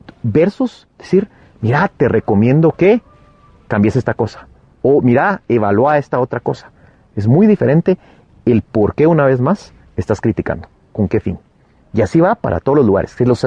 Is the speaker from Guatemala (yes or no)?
yes; Guatemala; hasta pensar como seres humanos, como guatemaltecos